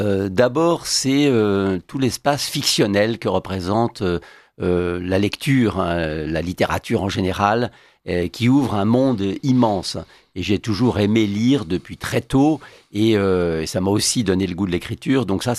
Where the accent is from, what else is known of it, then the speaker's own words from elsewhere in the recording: Lyon, Auvergne-Rhône-Alpes, France; also born or lived in Paris; Eh bien, je suis né à Lyon, pardon. J'ai vécu 10 ans à Paris, puis ensuite tout le reste de ma scolarité à Lyon.